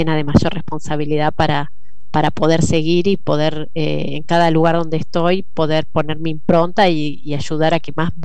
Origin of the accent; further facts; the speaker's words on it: Rosario, Santa Fe, Argentina; soy de Rosario y pude ir a una escuela provincial, después la universidad pública, soy licenciada en estadística de la Universidad Nacional de Rosario.